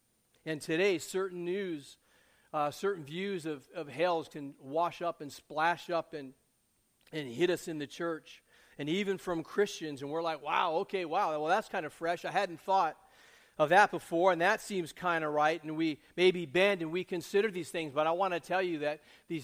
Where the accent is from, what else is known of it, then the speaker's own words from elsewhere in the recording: California, United States; I grew up in California. I want to tell you, back in the California in the 60s and the 70s and all